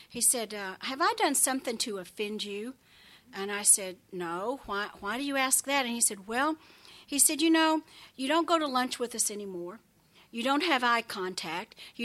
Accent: Texas, United States; I grew up in West Texas, very flat.

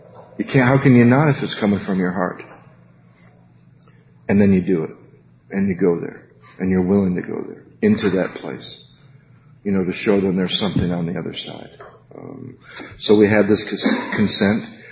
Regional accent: Battle Creek, Michigan, United States; First time my mother heard me speak halfway through amends in Battle Creek, Michigan, in my hometown

